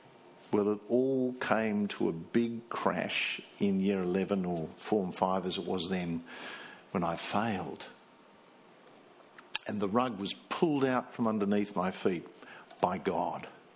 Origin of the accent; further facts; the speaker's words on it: South Africa; now in Australia; when I came to Australia, I was brought up in South Africa, and you were disciplined.